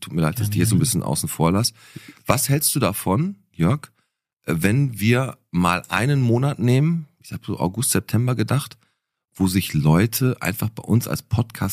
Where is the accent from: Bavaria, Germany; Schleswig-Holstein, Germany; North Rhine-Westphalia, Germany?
North Rhine-Westphalia, Germany; Bottrop; Fand ich als Kind auch immer toll, wenn da bei uns in Fuhlenbrock so Straßenfeste waren. Fontanestraße, Goethestraße